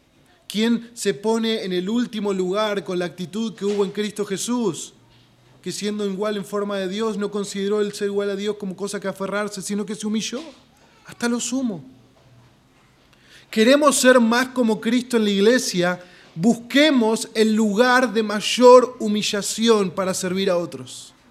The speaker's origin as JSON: {"language": "Spanish", "country": "Argentina", "said": "porque nosotros somos argentinos del 2021."}